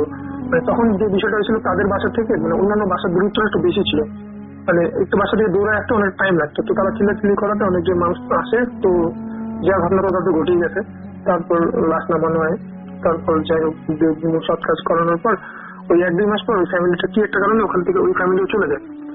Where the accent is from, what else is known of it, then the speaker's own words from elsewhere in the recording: Dinajpur, Rangpur Division, Bangladesh; now in Dhaka, Bangladesh; আমি ঢাকা পলিটেকনিকে ফাইনালের একজন স্টুডেন্ট। আমার হোমটাউন দিনাজপুরে